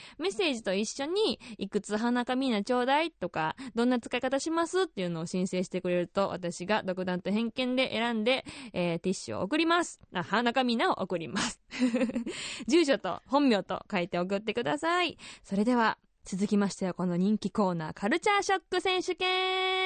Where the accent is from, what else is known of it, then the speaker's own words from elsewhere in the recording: Osaka, Japan; now in Sendai, Japan; 私が大阪府出身仙台在住のシンガーソングライター